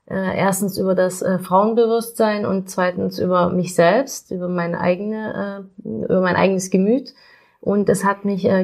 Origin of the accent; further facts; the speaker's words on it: Ulm, Baden-Württemberg, Germany; Ja, ich bin 1984 in Ulm geboren. Das ist im Schwabenländle, kann man sagen, für die, die sich da nicht auskennen. Und ich bin dort auch zur Schule gegangen